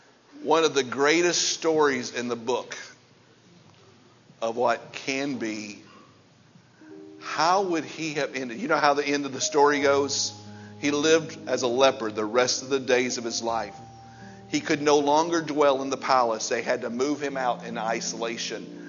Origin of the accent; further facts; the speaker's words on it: Granite City, Illinois, United States; we were raised in Granite City on the wrong side of the tracks, back by the steel mills, where the rats were as big as dogs.